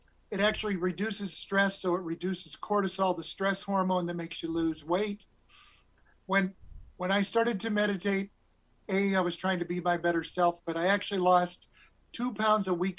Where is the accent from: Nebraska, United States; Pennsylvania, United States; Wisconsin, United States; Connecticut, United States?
Nebraska, United States; My father had gone to graduate school in Boston, and I was from Nebraska. And so we had traveled across the country.